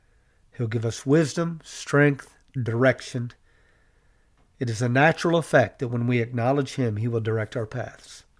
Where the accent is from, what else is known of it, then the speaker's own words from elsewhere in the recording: Ireland; I'm Irish. I love green.